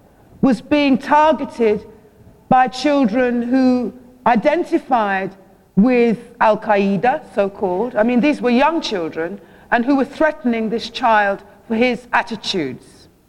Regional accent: London, United Kingdom; And I know from being a Londoner that all of us travel with a level of fear when we step into the underground.

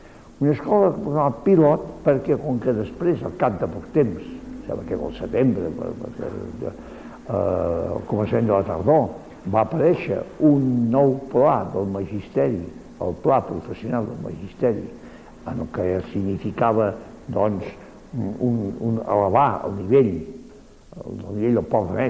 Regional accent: Barcelona, Catalonia, Spain; born there; vaig néixer a la Barcelona Vella, el que se'n diu ara, doncs, Raval, Ciutat Vella, no? Vaig néixer allà.

